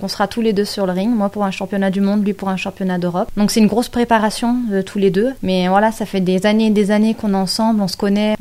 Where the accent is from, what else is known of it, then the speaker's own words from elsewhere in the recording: Bourgoin-Jallieu, Auvergne-Rhône-Alpes, France; born there; Alors je suis née sur Bourgoin-Jallieu